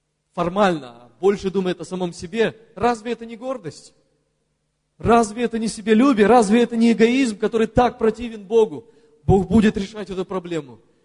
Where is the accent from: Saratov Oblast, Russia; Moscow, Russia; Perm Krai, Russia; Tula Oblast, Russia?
Perm Krai, Russia; Perm; also born or lived in Saint Petersburg; а родом я из Перми